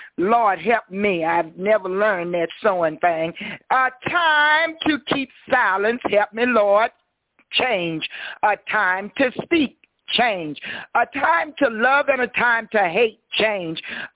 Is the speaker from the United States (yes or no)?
yes; Monticello, Mississippi, United States; I grew up in Monticello, Mississippi, where it was rough.